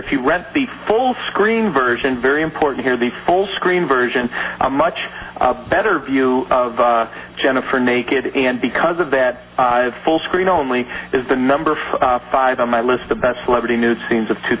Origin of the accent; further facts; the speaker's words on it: Chicago, Illinois, United States; I went to a good intellectual property attorney here in my hometown of Chicago